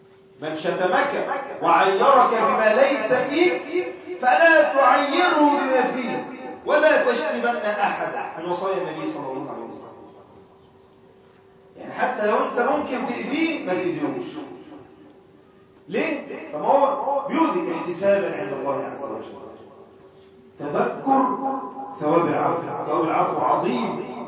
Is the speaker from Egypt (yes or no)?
yes; Egypt; بلادنا مصر